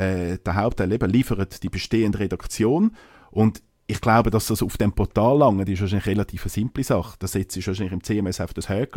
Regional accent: Zurich, Switzerland; Also als Zürcher

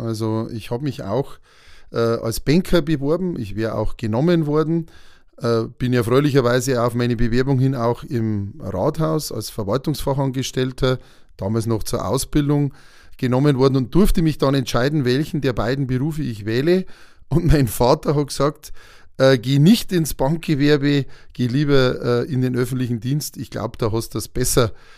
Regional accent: Utzenhofen, Bavaria, Germany; ich bin hier in Utzenhofen aufgewachsen. Ich habe sozusagen eine ganz einfache Biografie. Ich bin gebürtiger Kastler, weil ich im Krankenhaus in Kastel, damals noch Krankenhaus, jetzt Seniorenheim, geboren bin.

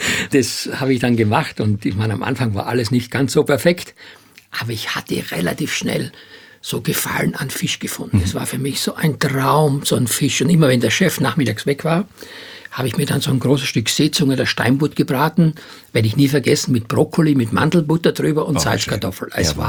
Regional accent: Styria, Austria; now in Hamburg, Germany; ich komme ja aus der Steiermark

